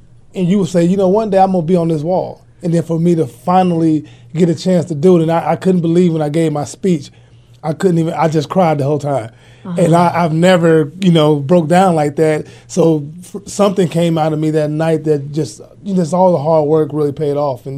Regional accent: Carbondale, Illinois, United States; I'm from Carbondale, Illinois, small city.

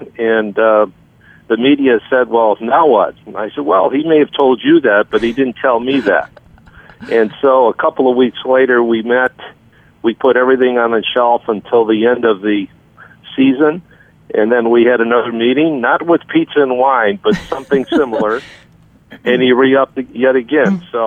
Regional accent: Chicago, Illinois, United States; You know, elderly Chicago kids. But, you know, he's from the Polish neighborhood. I'm from the Italian neighborhood.

